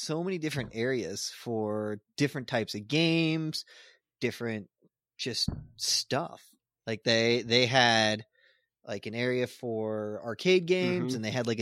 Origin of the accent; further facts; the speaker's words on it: Denver, Colorado, United States; I want to make sure I enjoyed it, and it allowed me to do it in my hometown without having to pay to go somewhere.